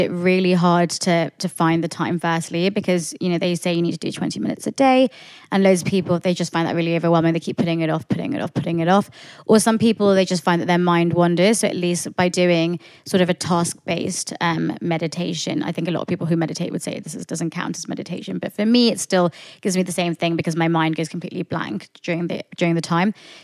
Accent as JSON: {"language": "English", "town": "Kuala Lumpur", "region": "Federal Territory of Kuala Lumpur", "country": "Malaysia", "tie": "born or raised there", "lives_now": "United Kingdom", "said": "So I'm from Kuala Lumpur, Malaysia. I was born there. My whole family still lives there. I'm the only one, apart from a few of my cousins who are at university and stuff, who live in the UK. And so, yeah, I was born there. I ended up going to boarding school in the UK when I was 13."}